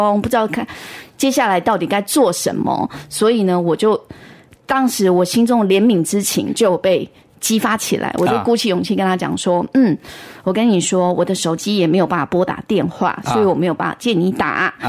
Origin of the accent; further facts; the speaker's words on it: Taiwan; 所以我想我旁边这位大陆同胞应该也不知道我是台湾人，也不知道我听得懂中文